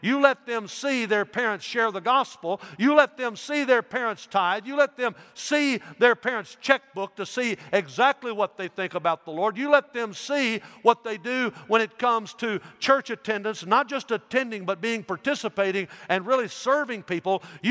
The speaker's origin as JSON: {"language": "English", "country": "United States", "said": "Now, I say I love America. Okay, I am patriotic, but I want to say this to you. I am an American after I am a Christian, all right?"}